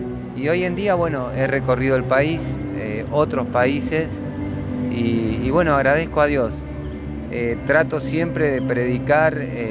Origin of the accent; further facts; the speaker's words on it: San Jerónimo Norte, Santa Fe, Argentina; also born or lived in Esperanza; now in San Carlos, Argentina; yo soy nacido en Esperanza, unas horas en Esperanza, y viví en San Jerónimo Norte toda mi infancia, mi adolescencia. Voy a vivir a San Carlos hace ya casi 30 y pico de años.